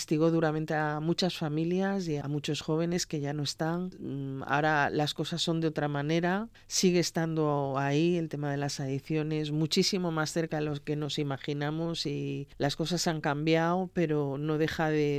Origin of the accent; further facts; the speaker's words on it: Torrelavega, Cantabria, Spain; De ilustre torrelavegense, como soy de Torrelavega, ¿no?